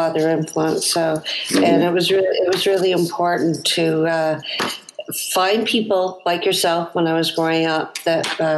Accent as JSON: {"language": "English", "country": "Canada", "said": "Yeah. Well, we're from Canada"}